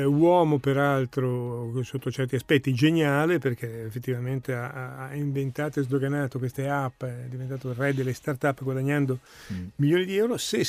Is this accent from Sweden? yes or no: yes; Uppsala, Uppsala County, Sweden; ma siccome sono di Uppsala, se io ci immagino la dieresi. Uppsala, la quarta città della Svezia.